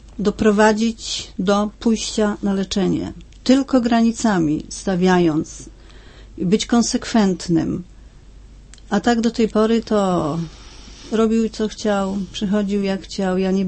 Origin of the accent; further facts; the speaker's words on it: Toruń, Kuyavian-Pomeranian Voivodeship, Poland; bo jestem z Torunia